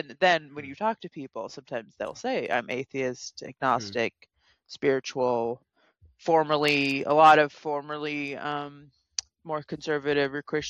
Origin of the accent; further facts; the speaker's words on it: Washington, United States; also born or lived in Nashville, Tennessee; now in Montreal, Canada; I'm originally from the West Coast, south of Seattle, the Pacific Northwest, which is not a particularly religious place.